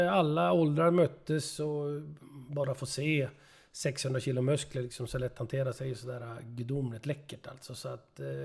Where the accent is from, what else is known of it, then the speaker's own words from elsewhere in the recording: Sundsvall, Västernorrland County, Sweden; Jag är född i Sundsvall och jag bodde i Granlund, ett par mil från Bergsåker från början, och flyttade när jag var 3 år gammal till Tygelvägen 6C som ligger bara 200 meter från Bergsåkerstravet.